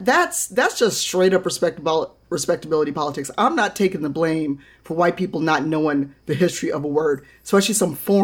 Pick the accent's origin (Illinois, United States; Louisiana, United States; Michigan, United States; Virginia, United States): Illinois, United States; Chicago; And I'm in my 40s. I grew up in Chicago.